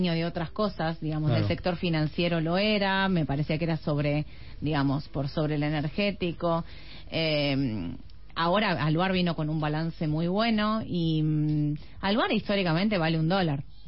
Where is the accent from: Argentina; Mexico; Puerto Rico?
Argentina; como argentinos